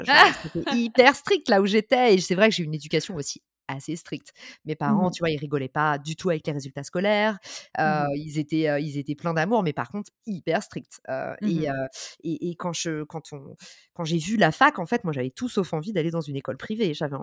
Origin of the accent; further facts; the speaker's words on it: Île-de-France, France; Je suis née et j'ai grandi en banlieue parisienne.